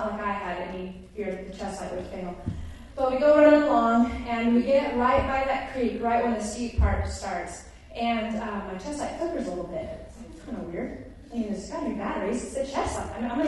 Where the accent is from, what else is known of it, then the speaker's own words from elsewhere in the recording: Anchorage, Alaska, United States; now in Kodiak, United States; I grew up with her in Anchorage.